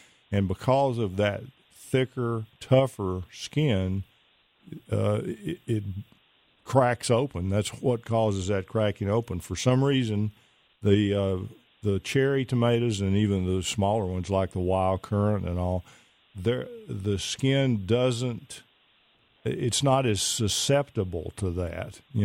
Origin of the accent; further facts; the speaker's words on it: Pittsburgh, Texas, United States; I used to spend a fair amount of time in Mount Pleasant, about 10 miles from my hometown of Pittsburgh, Texas.